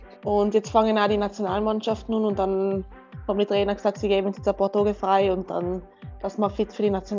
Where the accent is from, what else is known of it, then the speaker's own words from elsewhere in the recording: Trentino-Alto Adige, Italy; Also halt ist dort, wo ich aufgewachsen bin. Und das ist, glaube ich, ein einzigartiger Ort mit den Bergen, mit der Familie da.